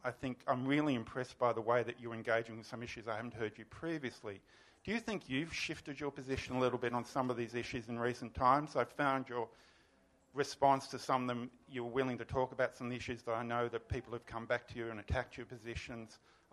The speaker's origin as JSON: {"language": "English", "country": "Australia", "said": "as someone who's been involved as an Australian trying to establish and maintain a National Cinematheque"}